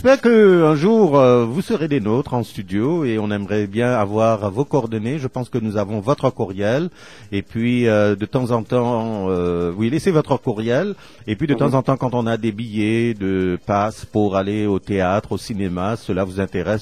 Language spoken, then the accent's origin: French; Mauritius; now in Canada; Et moi, je suis franco-ontarien, originaire de l'île Maurice.